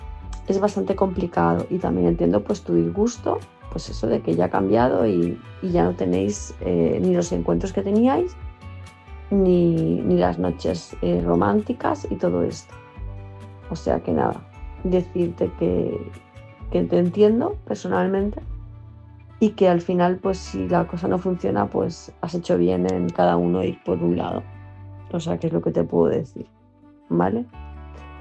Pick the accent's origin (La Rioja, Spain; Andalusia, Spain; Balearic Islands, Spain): Balearic Islands, Spain; Palma de Mallorca; de Palma de Mallorca